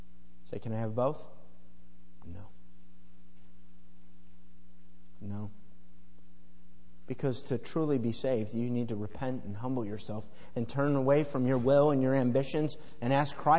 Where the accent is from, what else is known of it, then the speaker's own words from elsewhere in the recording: United States; Just as an American.